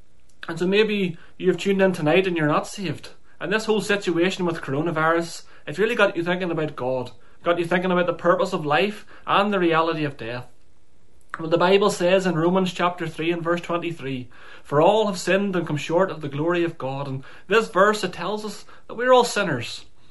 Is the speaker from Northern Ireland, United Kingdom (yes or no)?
yes; Northern Ireland, United Kingdom; now in England, United Kingdom; I presently live in England, but I'm sure you can tell from the accent that I'm not a Scouser, and I was born and raised in County Armagh in Northern Ireland. I was born into a family of five. I was raised a Roman Catholic